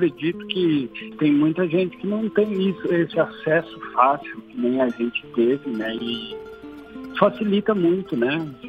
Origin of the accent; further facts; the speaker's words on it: Bragança, São Paulo, Brazil; also born or lived in Santo André; Lá e fui pra Bragança, eu tinha meses, né? Vim aqui pra Bragança, eu tinha meses e caí no meio do mato aqui na roça.